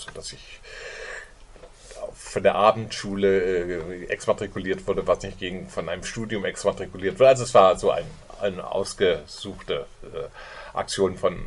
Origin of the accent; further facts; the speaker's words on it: Saxony, Germany; also born or lived in Silesia, Poland; Die Eltern waren dann in einer sächsischen Kleinstadt gelandet, spätere DDR.